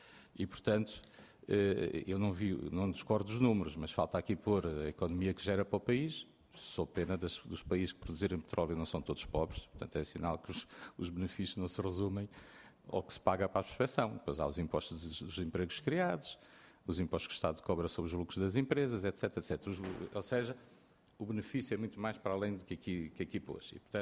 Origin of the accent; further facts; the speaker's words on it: Viseu, Centro, Portugal; porque eu sou de Viseu e tenho lá as minas de urânio